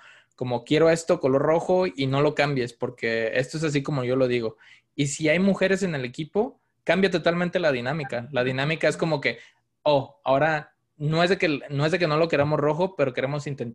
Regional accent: Chula Vista, California, United States; now in Utah, United States; prácticamente soy originario yo de Chula Vista y viví un tiempo en Chula Vista, después me vine acá a Utah a estudiar la universidad

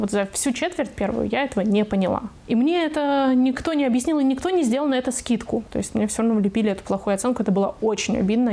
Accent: Germany; also born or lived in Russia; я выросла в Германии, но, выйдя замуж, я уезжала жить в Россию.

